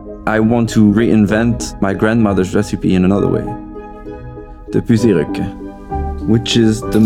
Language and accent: English; Switzerland; I am from Switzerland and I'm a chef. Switzerland is my home. That's where I grew up, where I have my roots.